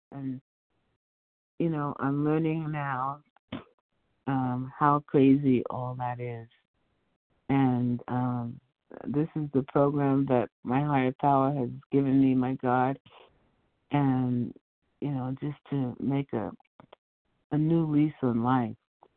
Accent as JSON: {"language": "English", "town": "Palo Alto", "region": "California", "country": "United States", "said": "from California, Palo Alto"}